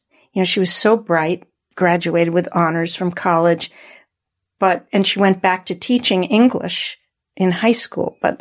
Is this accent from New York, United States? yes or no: yes; New York, United States; We grew up right on the Sound, and everything was about going to the beach or driving over to the South Shore and going to the Hamptons or Fire Island, things like that.